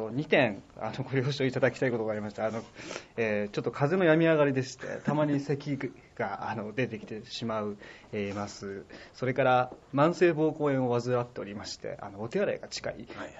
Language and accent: Japanese; Kagoshima, Japan; moved away as an adult; also born or lived in Tokyo; now in Osaka, Japan; 大阪に、来たのは、ね、2000年なんですけれども、もともと鹿児島出身でして、それから大学時代に学部時代は東京で過ごしました。